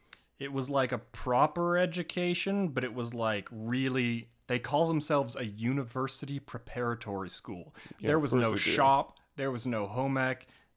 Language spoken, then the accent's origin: English; Bragg Creek, Alberta, Canada; I grew up in Bragg Creek.